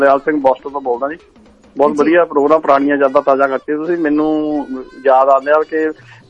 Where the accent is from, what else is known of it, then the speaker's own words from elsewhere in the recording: Nawanshahr, Punjab, India; ਸ਼ਹਿਰ ਕੋਲ ਸਾਡਾ ਪਿੰਡ ਸੀ, ਅਸੀਂ ਤੁਰ ਕੇ ਗਏ ਪਹਿਲੇ ਦਿਨ